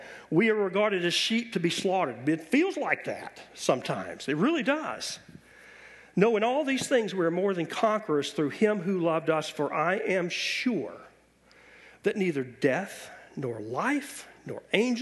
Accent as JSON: {"language": "English", "region": "the South", "country": "United States", "said": "I'm from the South, talk about a redneck, you know."}